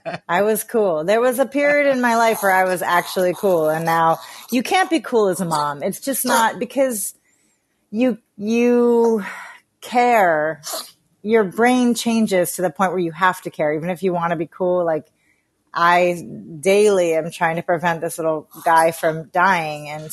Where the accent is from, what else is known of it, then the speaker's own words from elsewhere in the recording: United States; I am a comedian from the United States.